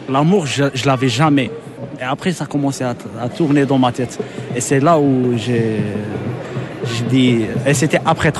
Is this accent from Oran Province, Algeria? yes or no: yes; Oran, Oran Province, Algeria; now in France; Parce que moi, j'ai grandi en Algérie.